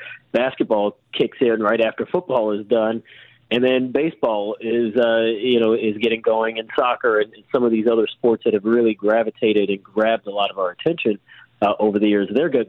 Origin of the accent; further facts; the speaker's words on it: Atlanta, Georgia, United States; I ran briefly when I was growing up in Atlanta, so I know what track and field events are like